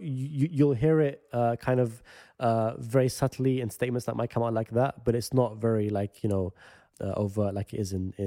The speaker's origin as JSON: {"language": "English", "region": "London", "country": "United Kingdom", "said": "whenever I go to America and people hear I'm from London"}